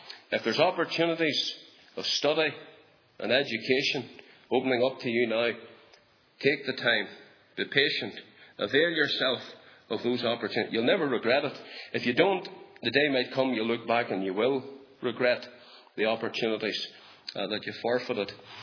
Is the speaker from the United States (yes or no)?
no; Northern Ireland, United Kingdom; We had a wee farm there between Carrieduff and Saintfield, about 50 acres.